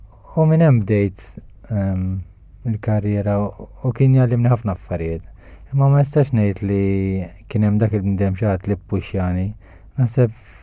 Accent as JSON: {"language": "Maltese", "town": "Rabat", "region": "Western Region", "country": "Malta", "tie": "born or raised there", "said": "Konna naħna jien mir-Rabat, konna noġu ġo l-Flets, il-Rabat, bejn il-blok ta' l-Flets kien hemm pjazza u dejjem nilagħbu hemmhekk."}